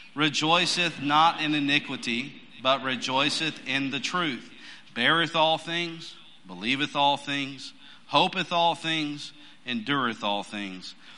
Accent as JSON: {"language": "English", "town": "Pensacola", "region": "Florida", "country": "United States", "said": "I'm from Pensacola. We like fish."}